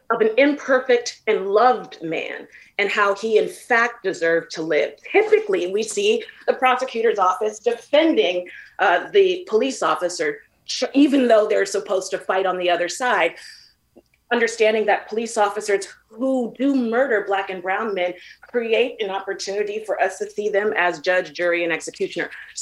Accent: San Francisco, California, United States; Chief Scott has a very, very difficult job on his hands because I grew up in San Francisco and Chief Scott knows this.

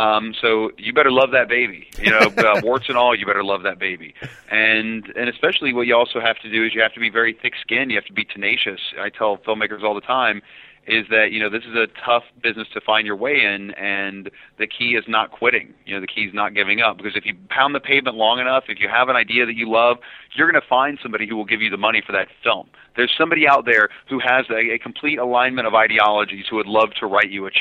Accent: United States; Unemployment. Being an American, unemployment these days.

